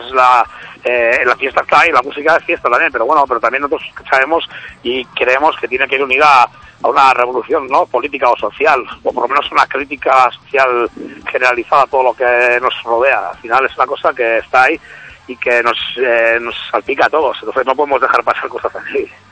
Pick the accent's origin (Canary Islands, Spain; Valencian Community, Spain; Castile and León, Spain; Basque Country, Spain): Basque Country, Spain; somos vascos, entonces creemos que debería de ir una canción mínima de euskera, que es nuestro idioma aquí oficial para nosotros